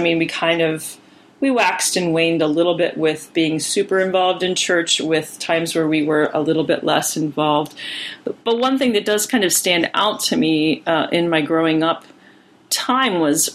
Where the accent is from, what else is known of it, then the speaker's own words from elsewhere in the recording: Ohio, United States; Where I grew up in Ohio, it was fairly common to see them.